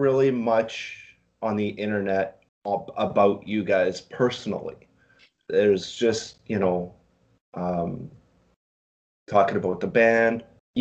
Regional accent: Manitoba, Canada; now in Edmonton, Canada; I'm originally from Manitoba, which is a province here in Canada. I'm from Canada.

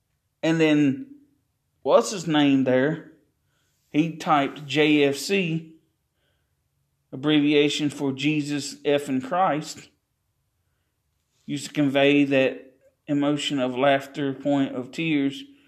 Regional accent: Chesterfield, South Carolina, United States; I mean, you take, for instance, like my hometown of Chesterfield, South Carolina.

